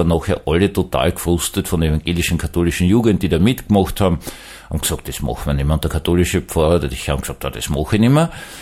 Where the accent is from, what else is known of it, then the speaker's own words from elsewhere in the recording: Vienna, Austria; ich bin Wiener